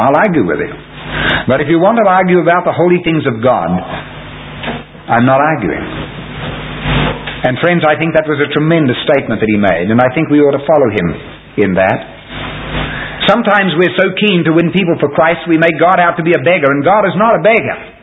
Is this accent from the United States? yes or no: no; New Zealand; born there; I was born in New Zealand and I never murdered anybody at all.